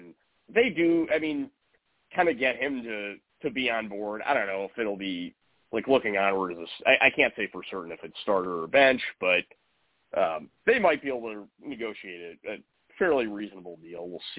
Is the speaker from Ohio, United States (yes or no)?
yes; Cleveland, Ohio, United States; personally, I'm a Sexton guy, and that's just because I'm from Cleveland.